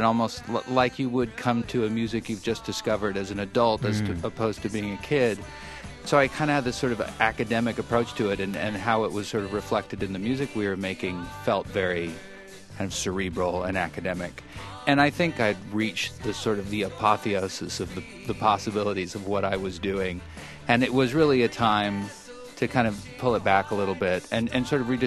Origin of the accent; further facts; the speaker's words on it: Helena, Montana, United States; Yeah, and I grew up in Helena, Montana, so it was really hard to get a hold of music.